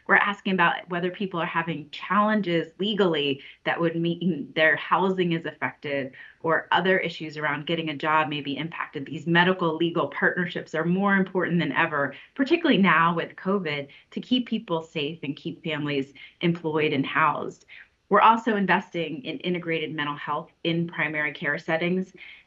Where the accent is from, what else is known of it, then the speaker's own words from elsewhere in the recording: Delaware, United States; Oh, I grew up in Delaware and I definitely know, in third grade civics, you're learning about the DuPont family, you're learning about their influence in the state